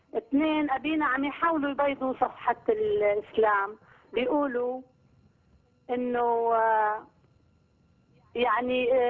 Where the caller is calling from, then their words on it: Sweden; أنا من السويد مش من السودان